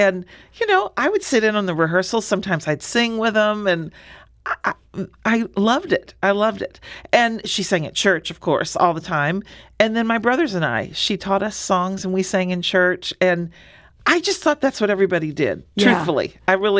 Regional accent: Springfield, Illinois, United States; born there; I was born in Springfield. My family is all from Southern Illinois, in Alexander and Jackson County, down, you know, a little north of Cairo.

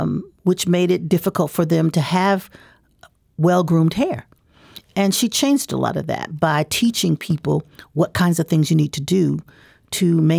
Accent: St. Louis, Missouri, United States; Well, personally, in my growing up in St. Louis, and have been involved with going to Annie Malone

